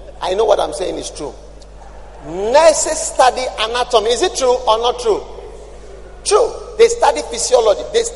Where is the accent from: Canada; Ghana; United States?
Ghana; Even though I'm a Ghanaian, I don't accept that culture.